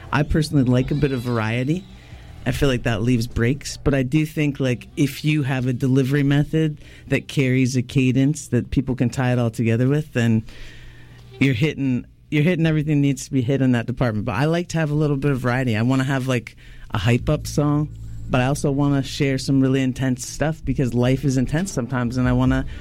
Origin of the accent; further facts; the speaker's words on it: London, Ontario, Canada; I'm originally from Ontario. I'm from London, Ontario.